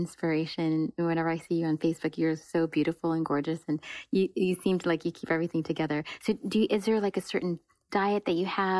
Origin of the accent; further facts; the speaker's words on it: Hawaii, United States; And I'm from Hawaii.